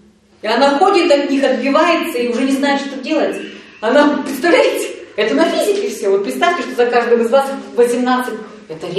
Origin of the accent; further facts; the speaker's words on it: Kazakhstan; now in Novosibirsk, Russia; Я сама родом из Казахстана, родители были целинники из Новосибирской области, они уехали в Казахстан на поднятие целины. Тогда, это 56-й год, это было модно, и вот там образовалась наша семья.